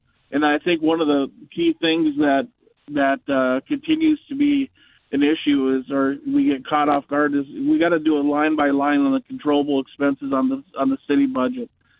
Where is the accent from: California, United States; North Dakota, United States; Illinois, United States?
North Dakota, United States; Fargo; So personally, my family has long ties to the community. Both my parents grew up in Fargo. My dad was a successful small business owner in Fargo for about 40 years. I was born and raised in Fargo.